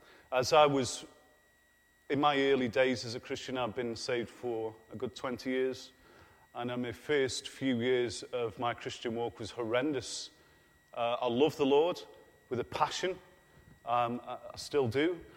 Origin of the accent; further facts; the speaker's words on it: Stoke-on-Trent, West Midlands, United Kingdom; moved away as an adult; now in Scotland; I'm 39 years old. I come from Stoke-on-Trent. I come up about 8 years ago up to Scotland.